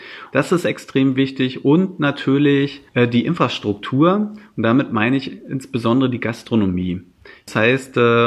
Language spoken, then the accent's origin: German; Brandenburg, Germany; Ja, meine alte Heimat.